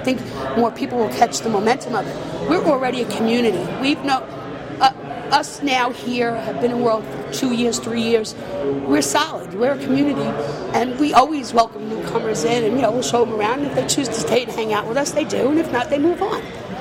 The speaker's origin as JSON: {"language": "English", "town": "Queens", "region": "New York", "country": "United States", "said": "I come from Queens, New York. In world, I live in Lemonsport."}